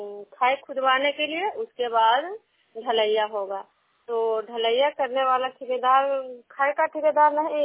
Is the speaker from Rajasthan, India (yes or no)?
no; Nalanda, Bihar, India